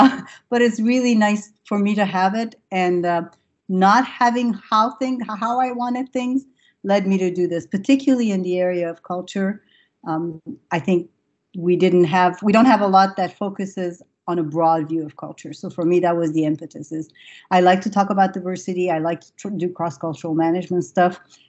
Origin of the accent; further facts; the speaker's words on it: Iran; now in United States; I grew up in Iran. I went to a French school. I came to the U.S.